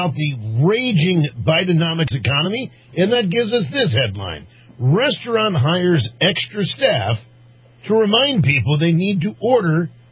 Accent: Washington, District of Columbia, United States; I grew up in Washington, D.C. Do you know we did not have a McDonald's, in at least where we lived in D.C.?

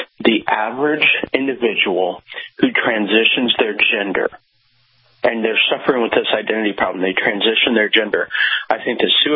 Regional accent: Kansas City, Missouri, United States; also born or lived in Columbia, Missouri; I was born and raised in Missouri, in Columbia, Missouri, and grew up in Kansas City.

